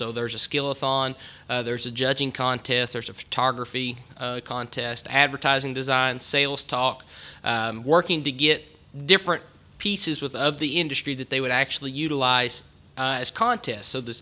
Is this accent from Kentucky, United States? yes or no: yes; Kentucky, United States; I know that's an unpopular opinion, but I'm also from Southern Kentucky.